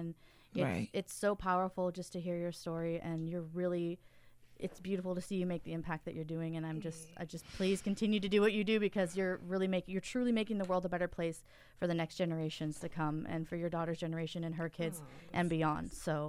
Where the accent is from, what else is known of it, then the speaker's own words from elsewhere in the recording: Hillsboro, United States; I grew up in Hillsboro. I'm an adoptee.